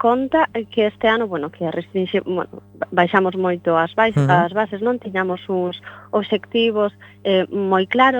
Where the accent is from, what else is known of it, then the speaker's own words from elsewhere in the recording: Galicia, Spain; Nosos valores como galegos.